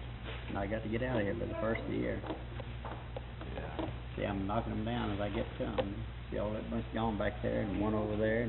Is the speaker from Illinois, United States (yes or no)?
no; Denver, Colorado, United States; And actually, I was raised in Denver.